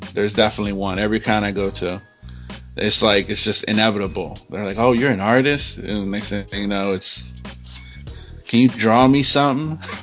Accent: Baltimore, Maryland, United States; And I don't know if it's just growing up in Baltimore, if I was just numb to shootouts or whatever.

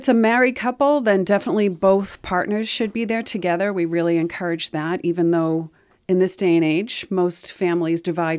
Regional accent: Westwood, Massachusetts, United States; I am an outsider. I'm actually from Massachusetts, but not too far from Rhode Island, and I grew up there, and I've been there my whole life.

